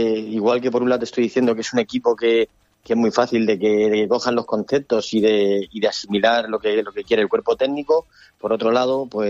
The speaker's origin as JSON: {"language": "Spanish", "town": "Elda", "region": "Valencian Community", "country": "Spain", "said": "yo de donde vengo, de Elda"}